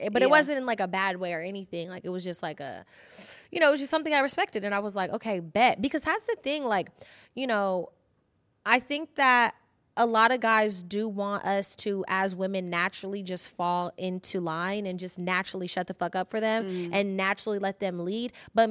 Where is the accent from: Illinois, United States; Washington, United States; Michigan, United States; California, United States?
California, United States; Maybe it's because I'm from the Bay.